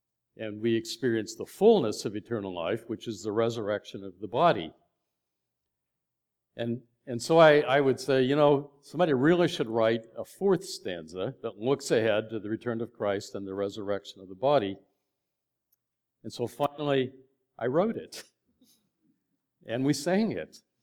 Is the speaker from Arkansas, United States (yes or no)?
no; Indiana, United States; now in Canada; Been in Canada for 40 years. But like … we grew up in the middle of Indiana.